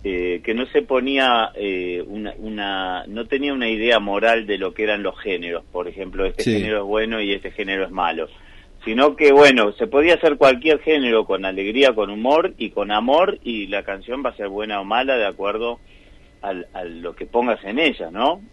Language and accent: Spanish; Argentina; accent: Argentine; si voy allá hablo con acento argentino, y si hablo acá no hablo con acento norteamericano. Este es mi país, ¿no?